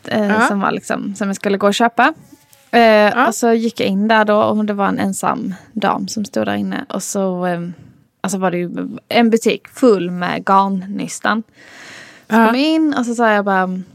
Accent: Stockholm, Stockholm County, Sweden; accent: Stockholmska; Alltså, jag pratar stockholmska.

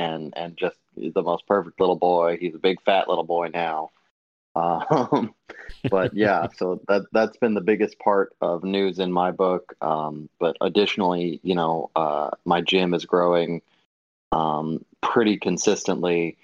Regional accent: Atlanta, Georgia, United States; I'm from North Atlanta, so I'm in Georgia. Georgia is a southeastern state.

